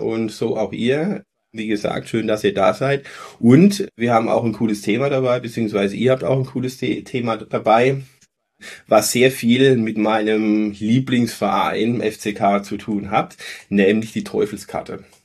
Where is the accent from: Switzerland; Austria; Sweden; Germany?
Germany; Rhineland-Palatinate; accent: Palatine; die kommen wie ich aus der Pfalz. Wie gesagt, mich als Pfälzer freut es sehr. Kann auch mal passieren, dass wir das eine oder andere Mal ins Pfälzische schwenken.